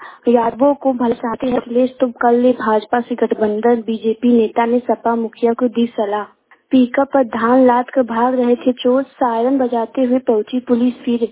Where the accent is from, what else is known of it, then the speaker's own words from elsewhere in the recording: Azamgarh, Uttar Pradesh, India; मैं मोबाइल वाली हूँ, मैं आजमगढ़ से हूँ।